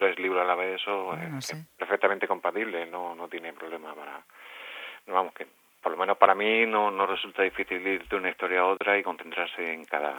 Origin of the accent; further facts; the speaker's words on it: Algezares, Region of Murcia, Spain; now in Lorquí, Spain; La verdad, yo no soy de Ceutí, soy de Algetares, pero resido en Lorquí.